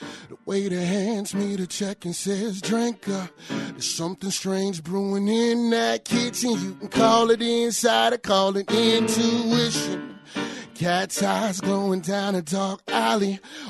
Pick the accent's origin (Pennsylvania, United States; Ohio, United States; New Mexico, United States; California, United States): Ohio, United States; moved away as an adult; Born and raised in the Miami Valley. Left out when I was about 18 or 19. Traveled abroad quite extensively.